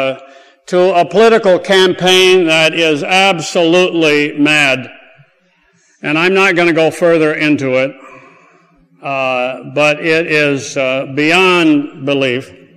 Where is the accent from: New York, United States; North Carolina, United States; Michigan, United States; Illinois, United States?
Michigan, United States; I'm from Michigan, and Michigan State was to really maybe go it to the top